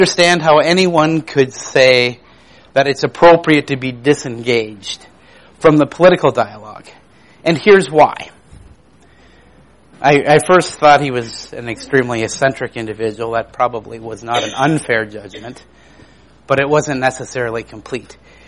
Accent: Canada; I'm Canadian. We don't even understand what that means.

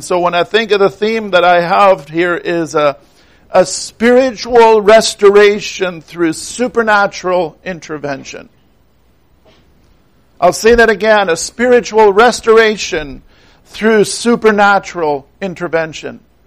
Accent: Canada; Now, with me being a Canadian, we already had our Thanksgiving back in October

